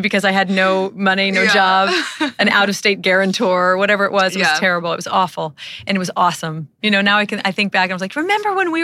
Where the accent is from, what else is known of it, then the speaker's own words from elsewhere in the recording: Elk City, Oklahoma, United States; I'm from Elk City.